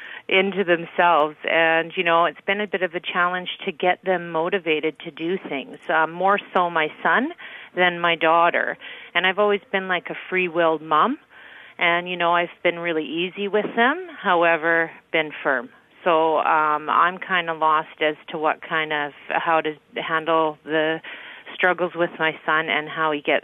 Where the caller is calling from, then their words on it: Surrey, British Columbia, Canada; Surrey, BC.